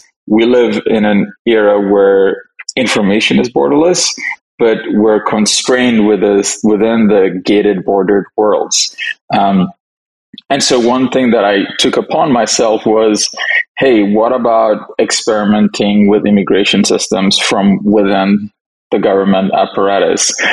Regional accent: Addis Ababa, Ethiopia; So I am from Ethiopia. I grew up in Addis

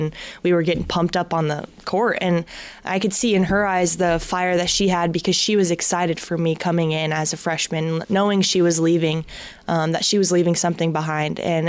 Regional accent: Denver, Colorado, United States; I, for one, really enjoy playing in Denver just because that's my hometown. I get all my family there

